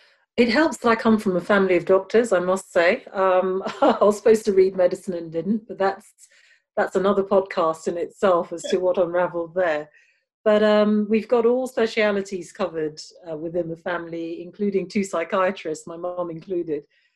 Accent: Nigeria; Knowing whose daughter you are, and we're both Nigerian, right? So, you know, a lot of us from Nigeria, Ghana, and other parts of the world, knowing who you are is very important

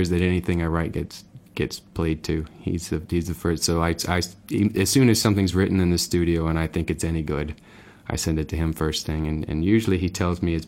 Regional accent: Amarillo, Texas, United States; also born or lived in Austin; Well, I lived in Austin, Texas when I was in my 20s. But I'm actually from Amarillo, Texas

